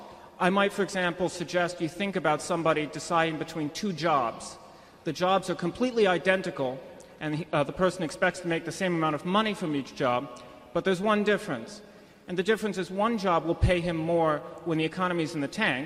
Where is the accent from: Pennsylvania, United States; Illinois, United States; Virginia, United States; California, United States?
Virginia, United States; Arlington; from Arlington, Virginia.